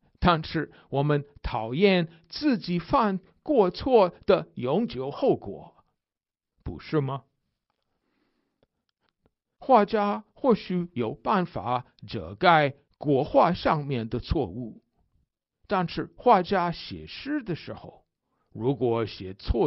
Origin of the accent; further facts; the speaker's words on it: United States; Chinese is a second language; 身为美国人的我啊，感到很高兴。